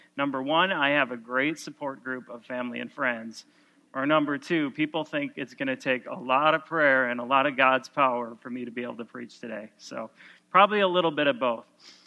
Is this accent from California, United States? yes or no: no; Wisconsin, United States; born there; She was born in Minnesota. I was born in Wisconsin, so we decided to get married on neutral territory.